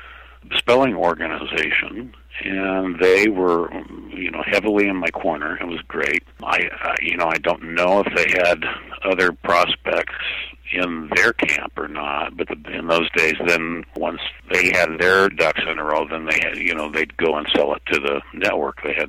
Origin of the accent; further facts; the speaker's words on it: Muleshoe, Texas, United States; accent: Texas; I had to do everything in my power as an actor to lose my Texas accent